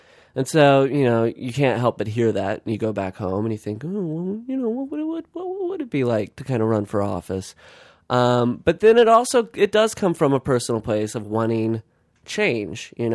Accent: New Orleans, Louisiana, United States; Yeah. Well, I'm originally from New Orleans.

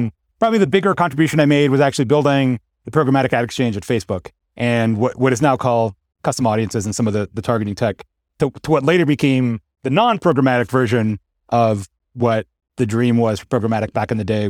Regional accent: Florida, United States; In high school, I interned at the Miami Herald and the Fort Lauderdale Sun Sentinel. So I was raised in South Florida.

